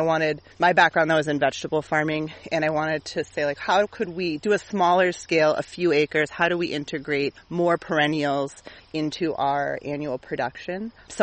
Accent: Massachusetts, United States; In Massachusetts, but north of Boston.

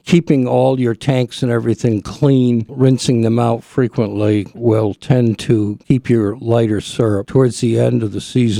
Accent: Redding, Connecticut, United States; I grew up in Reading, Connecticut.

